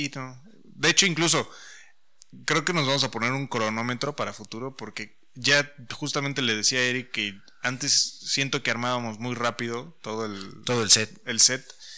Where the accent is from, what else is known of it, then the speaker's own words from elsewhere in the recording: Mexico; como buenos mexicanos, hacerlo al último momento